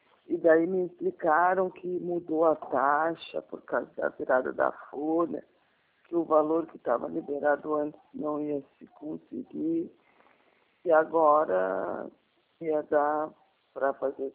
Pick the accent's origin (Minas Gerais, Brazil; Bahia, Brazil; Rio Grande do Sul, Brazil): Rio Grande do Sul, Brazil; Porto Alegre; born there; Eu nasci em Porto Alegre.